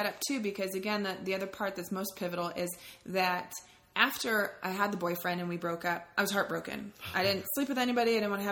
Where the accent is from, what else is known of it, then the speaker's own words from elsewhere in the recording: California, United States; now in Washington, United States; when we moved from California up to Washington State, I went from a place that was predominantly Black and Mexican and maybe 5 white families on the block, my family being included.